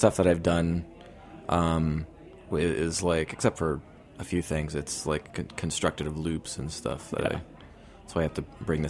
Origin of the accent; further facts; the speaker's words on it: Columbus, Ohio, United States; now in San Francisco, United States; I grew up in Columbus, Ohio.